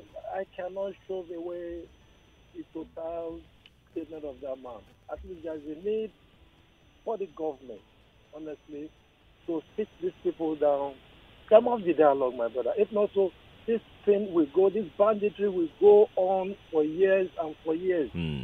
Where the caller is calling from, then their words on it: Abeokuta, Ogun, Nigeria; Yes, I'm calling you from Abeokuta in Abeokuta.